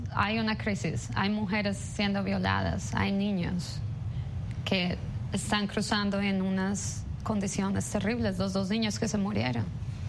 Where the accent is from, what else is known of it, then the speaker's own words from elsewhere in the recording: Colombia; Tú como venezolano, yo como colombiana.